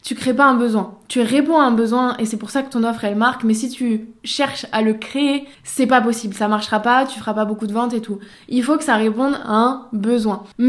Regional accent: Dijon, Bourgogne-Franche-Comté, France; Donc je suis revenue chez moi à Dijon

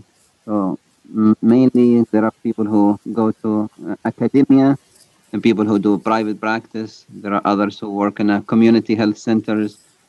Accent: Libya; moved away as an adult; now in United States; I come from North Africa, a country called Libya. I finished my medical school there and then moved to the United States.

